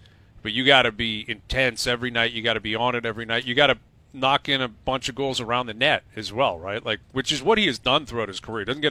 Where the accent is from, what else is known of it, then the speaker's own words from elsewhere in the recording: Canada; as a Canadian fan, you can be like, the world was paying attention to that.